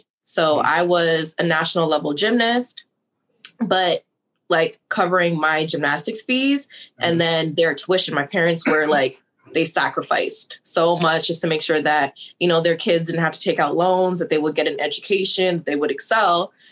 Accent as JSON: {"language": "English", "country": "Canada", "tie": "born or raised there", "said": "Yeah, I was born and raised in Canada."}